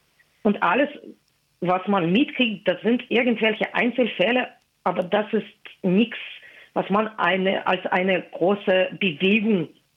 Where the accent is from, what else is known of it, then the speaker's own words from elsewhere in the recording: Moscow, Russia; German is a second language; now in Germany; Nein, ich komme aus Russland. Ich komme aus Moskau. Ich bin eingedeutscht seit mehreren Jahren. Also im Jahr 2013 habe ich meinen Pass abgegeben, meinen russischen Pass.